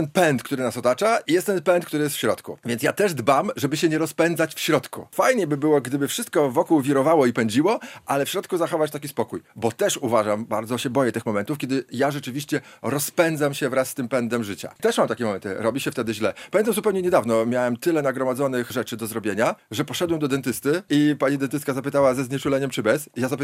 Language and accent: Polish; Białystok, Podlaskie Voivodeship, Poland; jestem białostoczaninem